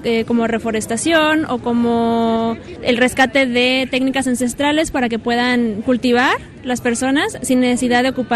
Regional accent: Oaxaca, Mexico; soy mexicana del estado de Oaxaca

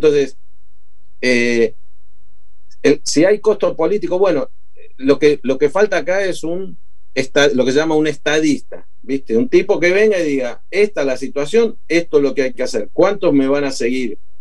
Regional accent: Argentina; yo soy argentino, vivo en Argentina y sufro en Argentina, ¿no?

